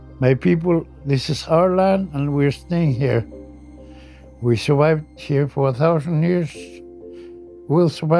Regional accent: Puvirnituq, Quebec, Canada; I'm from Pavernatuk. I lived here all my life. I never moved.

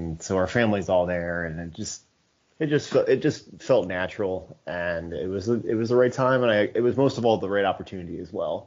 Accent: Chicago, Illinois, United States; now in North Carolina, United States; Well, I'm originally from the Chicago area, born and raised, and after 6 years in North Carolina, I'll be moving at the top of the, the top of the year.

